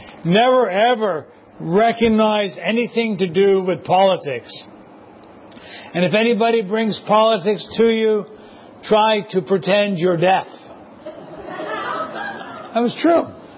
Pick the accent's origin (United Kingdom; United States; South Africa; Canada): Canada; And we have many points of view, but together we are Canadian.